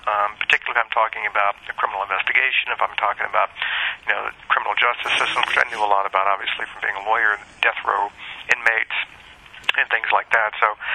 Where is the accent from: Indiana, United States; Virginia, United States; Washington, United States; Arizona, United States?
Virginia, United States; Richmond; And I grew up in Richmond, Virginia, never really traveled outside the city or state when I was a kid.